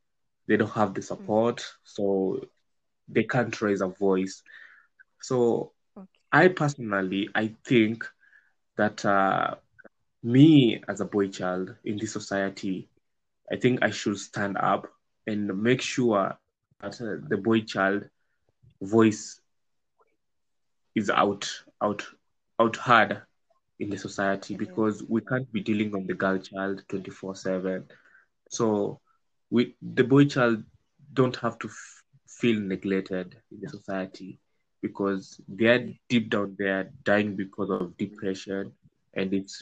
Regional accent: Kilifi County, Kenya; I'm from Coast, Kilifi County.

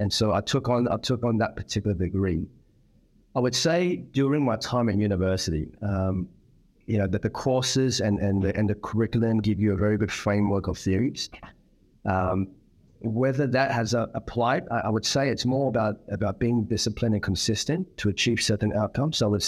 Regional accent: Sydney, New South Wales, Australia; back in 1987. So a fairly young age, and spent most of my formidable years growing up in Sydney. Went to the local schools there.

